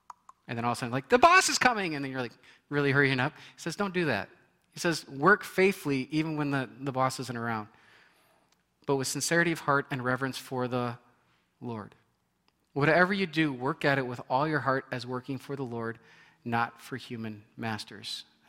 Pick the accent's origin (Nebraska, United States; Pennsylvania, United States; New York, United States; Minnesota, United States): Nebraska, United States; I grew up in Nebraska, working in cornfields.